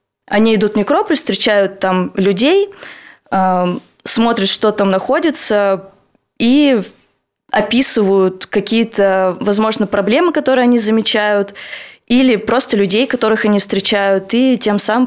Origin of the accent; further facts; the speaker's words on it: Zakamsk, Perm Krai, Russia; Да, а я вот сама из Закамска, и мне нравятся закамчане.